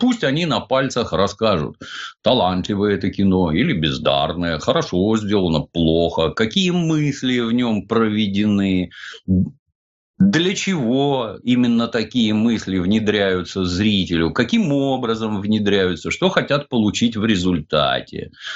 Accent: Saint Petersburg, Russia; Я из Советского Союза, я, например, помню советские дороги в городе Ленинграде. И вижу нынешние дороги в городе Санкт-Петербурге.

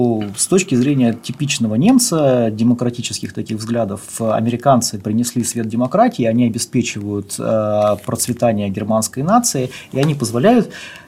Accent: Orenburg, Orenburg Oblast, Russia; Я вырос в Оренбурге как раз, и на 500-тысячный город приходилось 3500 членов различных вооруженных группировок, которые имели при себе огнестрельное оружие.

